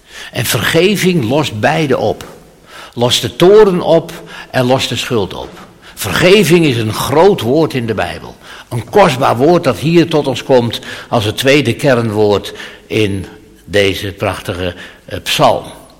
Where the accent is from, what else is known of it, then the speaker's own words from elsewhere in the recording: Zaandam, North Holland, Netherlands; Wij komen uit Zaandam, mijn vrouw en ik. Zaandam, dat was het rode Zaandam vroeger, weet u wel.